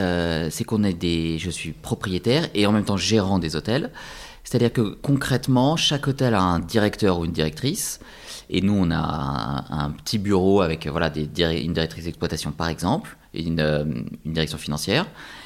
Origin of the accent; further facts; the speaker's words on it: France; Et en fait, c'est chez nous, en France, c'est un truc qui se fait pas trop